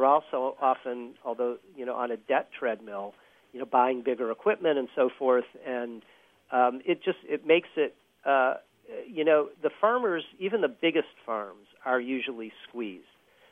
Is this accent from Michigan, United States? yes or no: yes; Michigan, United States; I grew up in the Midwest in Michigan, and in many ways it used to be a beautiful part of the country, and we've sacrificed a lot of it.